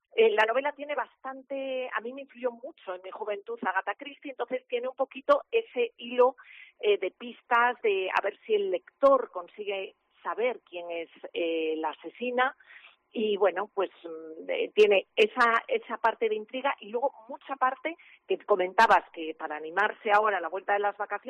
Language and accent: Spanish; Galicia, Spain; also born or lived in Madrid / Ponferrada; me vine a vivir a Galicia, porque yo soy un poco también una, aunque soy gallega de pura cepa y de todas las generaciones, pero viví mucho, donde más viví fue en Madrid, en Ponferrada, o sea, he vivido en muchos sitios en España